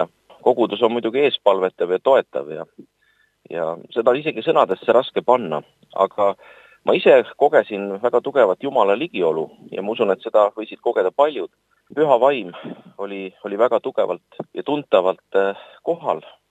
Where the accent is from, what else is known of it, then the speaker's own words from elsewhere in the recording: Vatla, Lääne County, Estonia; kui ma olen ju pärit Lääne-Eestist Vatla külast